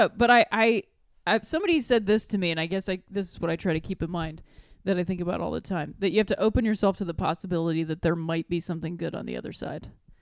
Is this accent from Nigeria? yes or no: no; Chicago, Illinois, United States; I moved here from Chicago.